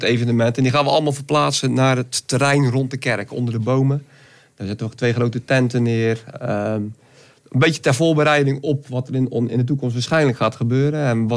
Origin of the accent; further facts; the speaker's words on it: Dordrecht, South Holland, Netherlands; Nou, ik kom uit Dordrecht.